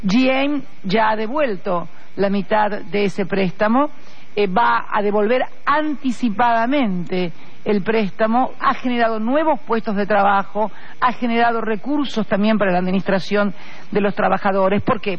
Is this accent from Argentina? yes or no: yes; Argentina; que está en un polo industrial en mi país, como es la ciudad de Rosario.